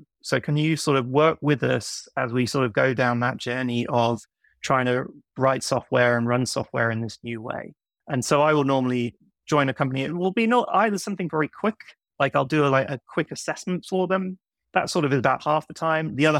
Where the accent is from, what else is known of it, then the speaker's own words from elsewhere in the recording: United Kingdom; accent: somewhere between America and the UK; now in New York, United States; So I live in Brooklyn, New York. I have a bit of a strange accent because I grew up in the UK and I moved to New York in 2006. So 17 years ago.